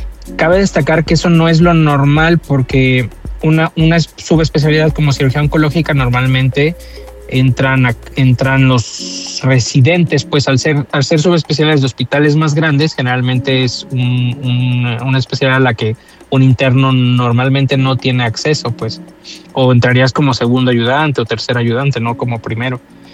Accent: Puerto Vallarta, Jalisco, Mexico; Pues no nací en Vallarta, pero desde los 8 años vivimos ahí. Ahí hicimos, pues ahí estudié la primaria, la secundaria, la prepa, hasta la carrera.

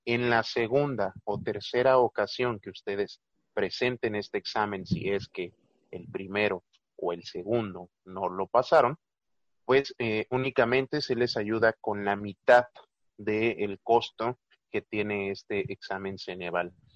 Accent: Mexico; Yo al menos me siento muy satisfecho, muy feliz de haber nacido aquí en México

